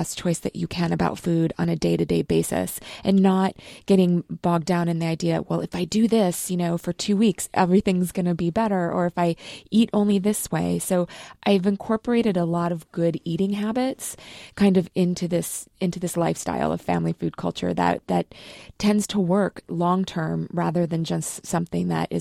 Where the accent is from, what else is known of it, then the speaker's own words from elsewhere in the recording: Minnesota, United States; I grew up in Minnesota, and I didn't always have the best family food culture.